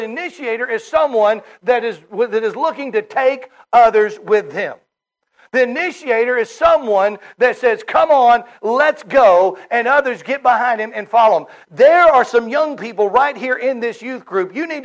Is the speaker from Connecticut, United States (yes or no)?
no; Mississippi, United States; I was in my hometown in Mississippi. I'm from North Mississippi. I live in a suburb of Memphis, Tennessee.